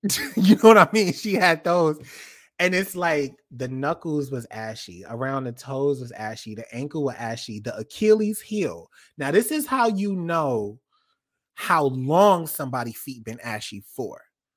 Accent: New York City, New York, United States; okay, I'm from New York. I used to be a New York City kid.

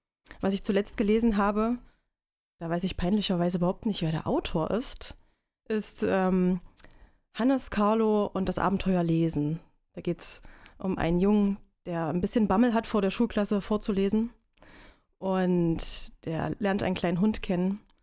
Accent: Erfurt, Thuringia, Germany; Ich bin eine Erfurter Puffbohne, bin hier geboren und aufgewachsen

